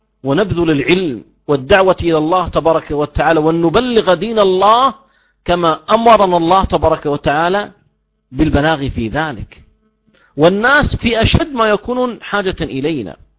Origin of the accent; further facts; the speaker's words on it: Kuwait; أصبح الآن وسيلة من وسائل الدعوة إلى الله عز وجل عندنا في الكويت